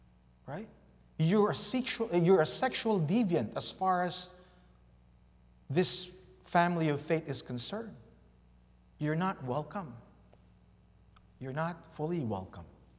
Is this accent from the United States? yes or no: no; Philippines; I'm from the Philippines. My membership is in the Philippines Conference.